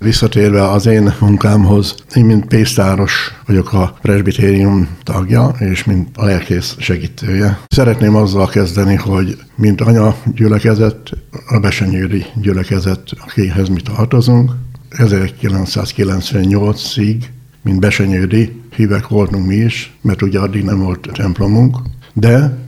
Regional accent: Apagy, Szabolcs-Szatmár-Bereg, Hungary; born there; mert én is apagyi születésű vagyok. A református családban nőttem föl, édesapám is presbiter volt

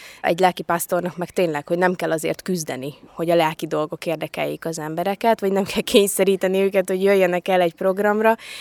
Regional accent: Szabolcs-Szatmár-Bereg, Hungary; Én szabolcsi gyerek vagyok, tehát Borsodba jönni nekem érdekes volt.

